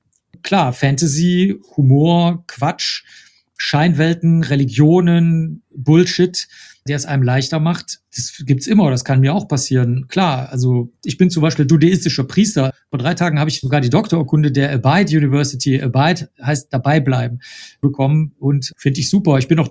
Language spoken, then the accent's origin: German; Cologne, North Rhine-Westphalia, Germany; ich bin in Köln aufgewachsen, das ist also nicht weit von hier.